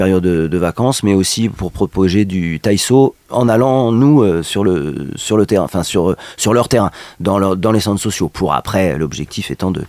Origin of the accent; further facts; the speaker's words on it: Lyon, France; moved away; Alors moi, mon parcours, je suis originaire de la Bourgogne, de Lyon. Je suis parti assez rapidement en région parisienne.